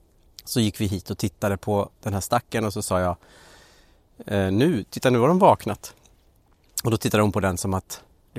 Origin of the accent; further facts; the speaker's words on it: Borlänge, Dalarna County, Sweden; accent: dalmål; Jo, men det där är någon slags Borlänge. Men för jag märker ju att när jag pratar dalmål, då får jag som en djupare röst.